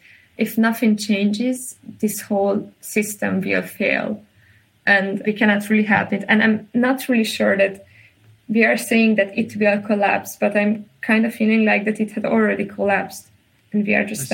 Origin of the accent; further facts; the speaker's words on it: Hungary; since I was raised in the Orban era, I was growing up and I was politically involved in this Orban era